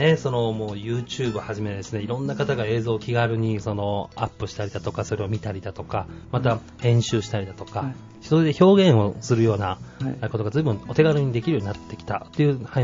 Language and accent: Japanese; Tokyo, Japan; 僕東京出身なんですけれども